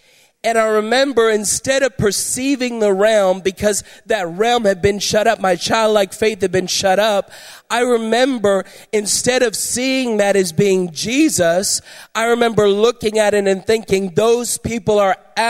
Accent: London, Ontario, Canada; And I was born and raised in London, and I remember being at my home in London one afternoon

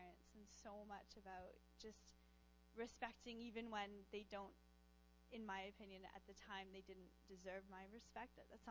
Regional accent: Montreal, Quebec, Canada; moved away as an adult; now in London, Canada; I told you guys I was from Montreal, so I'm 23, and when I was 20, God told me to move to London, Ontario

